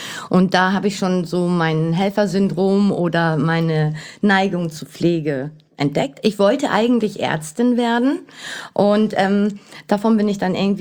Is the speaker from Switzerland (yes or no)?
no; Turkey; Ich bin Türkin und ich bin in der Leitungsposition.